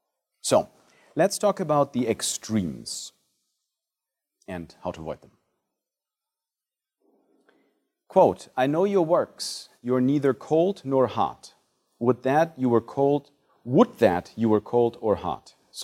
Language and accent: English; Germany; also born or lived in Italy; So I am not English, obviously. I'm German, and I follow the politics there more than I do here. I also lived in Italy for 15 years